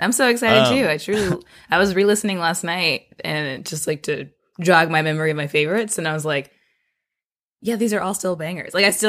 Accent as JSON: {"language": "English", "region": "Midwest", "country": "United States", "said": "Me and my man took a road trip to the Midwest because we're both from the Midwest"}